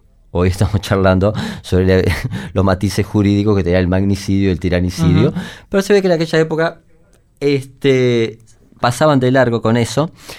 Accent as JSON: {"language": "Spanish", "country": "Uruguay", "said": "cuán latinoamericanos somos los uruguayos y cuán hermanados estamos con los bolivianos"}